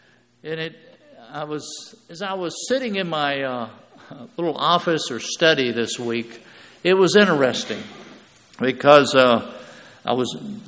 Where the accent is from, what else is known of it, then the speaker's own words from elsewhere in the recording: Scotland, United Kingdom; And being a Scotsman, I'm going to get a good price.